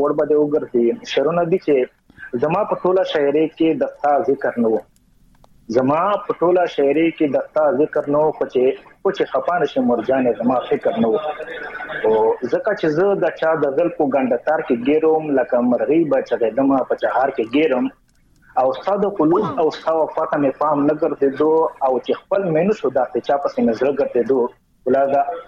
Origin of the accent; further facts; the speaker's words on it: Khyber Pakhtunkhwa, Pakistan; مونږ دوه د وزیرستان څلور کسان یو